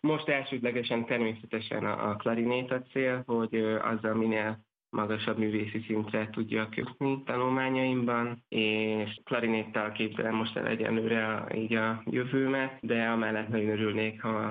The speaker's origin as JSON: {"language": "Hungarian", "town": "Gödöllő", "region": "Pest", "country": "Hungary", "said": "Én Gödöllőiként a Gödöllői Zeneiskolában kezdtem el zenét tanulni"}